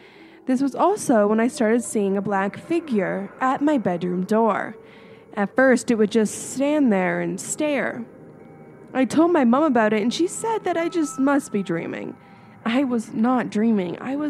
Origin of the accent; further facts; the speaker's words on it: Florida, United States; Growing up in Florida, a shady, cool lake was welcome. My grandma even lived next door to us, and it was nice to have her close by.